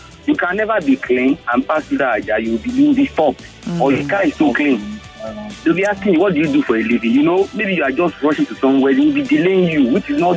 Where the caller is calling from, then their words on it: Aja, Lagos, Nigeria; I'm calling from Sambute, Aja.